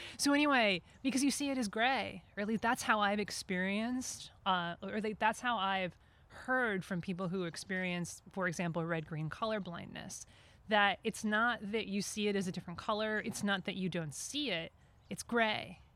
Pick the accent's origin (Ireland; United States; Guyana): United States; New England; I grew up in New England, so it's like I'm used to cold.